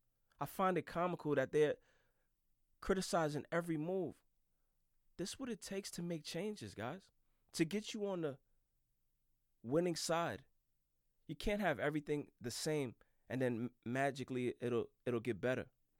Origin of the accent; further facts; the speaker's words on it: Brooklyn, New York, United States; I grew up in Brooklyn, New York. I had a front row seat to the Yankee dynasty.